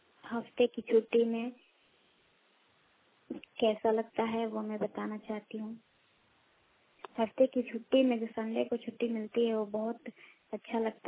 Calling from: Jharkhand, India; मेरे गाँव पंचायत रुमंडी प्रखंड जिला रांची झारखंड से बोल रही हूँ।

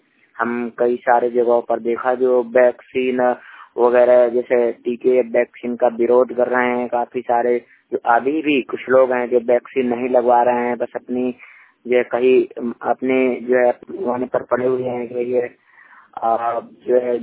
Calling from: Banda, Uttar Pradesh, India; श्रमिक वाणी रिपोर्टर जिला बांदा उत्तर प्रदेश से।

